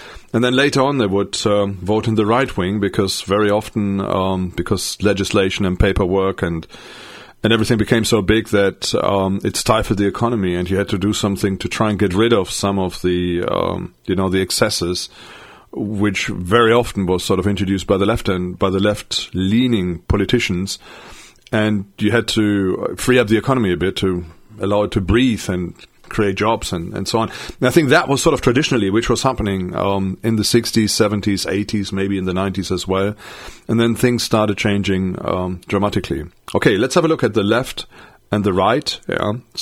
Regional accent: Germany; English is a second language; being German, I've had the, growing up in West Germany, we've had East Germany just, couple of miles on the other side from where I was born

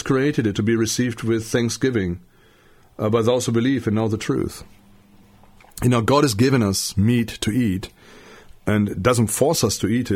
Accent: Germany; To me, I grew up in Germany.

